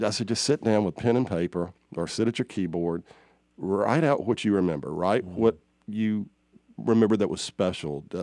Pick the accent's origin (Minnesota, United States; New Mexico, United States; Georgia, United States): Georgia, United States; Perry; I'm from Perry